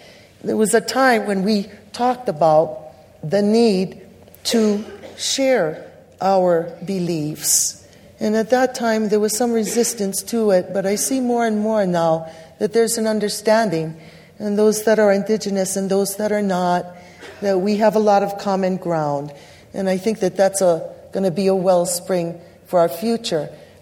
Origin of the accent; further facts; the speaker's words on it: Hawaii, United States; Being a Hawaiian, Kanaka Maoli, our job is to work with our peoples.